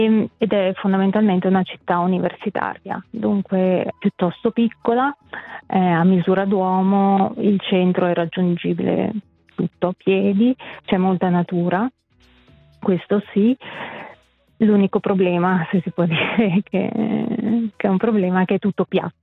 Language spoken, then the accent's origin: Italian; Canobbio, Ticino, Switzerland; moved away as an adult; now in Zurich, Switzerland; Sono nata e cresciuta in Ticino, a Canobbio, e dopo il liceo mi sono trasferita a Zurigo per l'università. Poi dopo l'università sono stata a Pisa e lì ho incontrato mio marito Camillo. Dopo sono tornata di nuovo a Zurigo per il dottorato